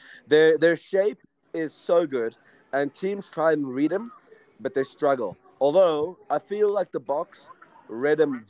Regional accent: South Africa; But I know I'm a South African, and you got to help me with my bias here, okay?

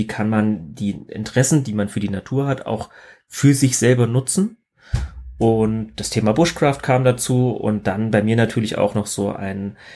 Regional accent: Thuringia, Germany; Ich stamme ursprünglich aus dem Thüringer Wald, wunderschönes Mittelgebirge.

